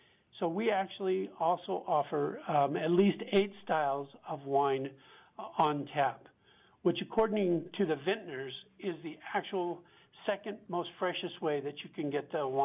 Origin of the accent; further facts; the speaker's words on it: Hawaii, United States; I'm from Hawaii. There's a term in Hawaii, ohana, which means family or circle of trusted loved ones.